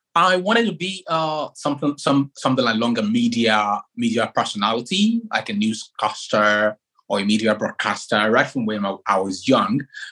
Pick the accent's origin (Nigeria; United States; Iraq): Nigeria; And, I come from Africa, precisely from Nigeria.